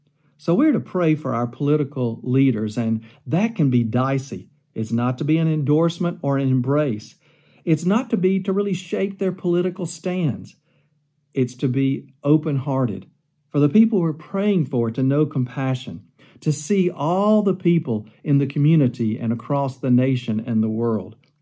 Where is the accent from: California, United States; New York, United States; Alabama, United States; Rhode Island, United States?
Alabama, United States; Wes was from Georgia, I was from Alabama, and we were looking forward to serving across the United Methodist Church.